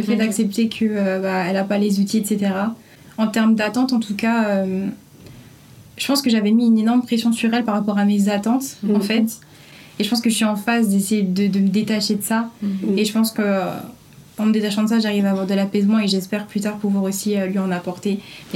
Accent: Chevilly-Larue, Île-de-France, France; Bah moi, par exemple, je viens de Chevillarue, du coup, dans Val-de-Marne. Mmh. J'ai fait toute ma primaire et mon collège là-bas. Et quand on est arrivé là-bas, c'était une ville où il y avait très peu de minorités.

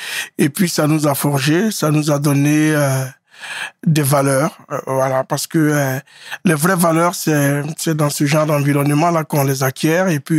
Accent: Anoumabo, Abidjan, Côte d’Ivoire; nous on vient d'Anou Mambo. Donc c'est toujours, voilà. Et quand les gens viennent à Abidjan aujourd'hui, ils veulent voir où est Anou Mambo, ou à Numambo, c'est devenu comme un petit site touristique.

